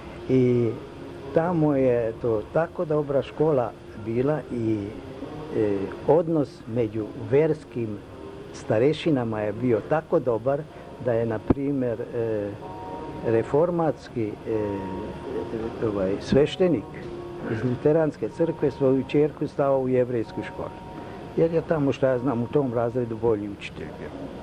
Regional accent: Novi Sad, Vojvodina, Serbia; also born or lived in Šimanovci; Rođen sam u Novom Sadu. U ono doba je to bila mađarska varoš. Ali sa mešanim stanovništvom, Srbi, Mađari, Nemci.

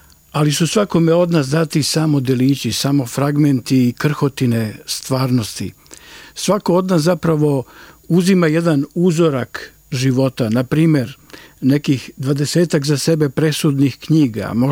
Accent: Herceg Novi, Herceg Novi Municipality, Montenegro; počelo je zapravo još u detinjstvu u Herceg-Novom

